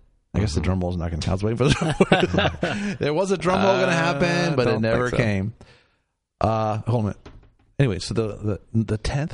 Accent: United States; I'm an American, and we're in a debt crisis here.

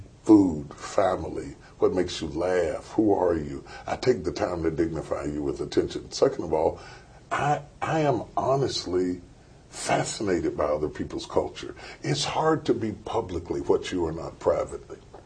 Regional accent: West Virginia, United States; I grew up in West Virginia where there's 5% black

